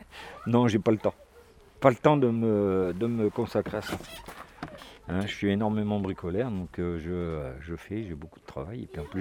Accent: Hauts-de-France, France; moved away as an adult; Moi, je suis originaire de la Somme, là-haut. Tout en haut. Et je suis arrivé en Rhône-Alpes en 88. Et puis, j'en suis plus reparti.

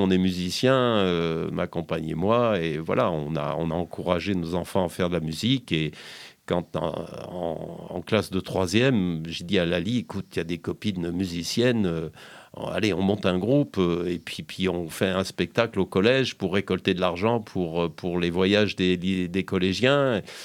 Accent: Die, Auvergne-Rhône-Alpes, France; j'ai quand même donc vécu toute mon enfance à Die, où j'ai quand même fait beaucoup de musique à

